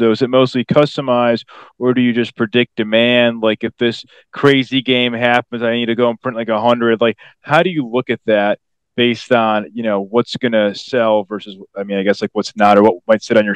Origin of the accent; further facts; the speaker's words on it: Chicago, Illinois, United States; I'm originally from Chicago